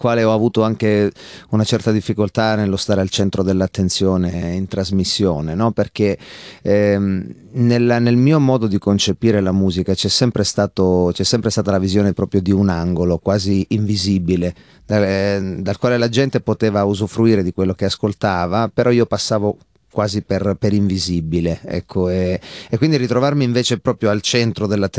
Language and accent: Italian; Acri, Calabria, Italy; io sostanzialmente sono un calabrese verace, sono nato ad Acri, in provincia di Cosenza.